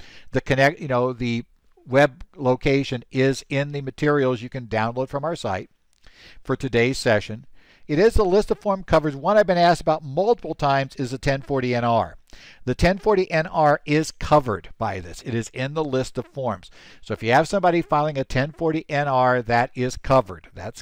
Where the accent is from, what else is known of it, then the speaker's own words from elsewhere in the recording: Arizona, United States; Some states, like Arizona, my home state, are not extending the first estimate automatically.